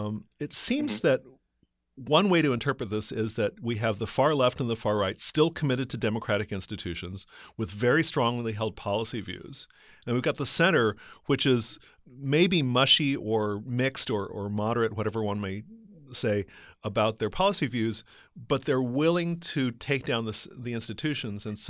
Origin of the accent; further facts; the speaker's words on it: United States; I'm speaking as an American who's like kind of murky about foreign politics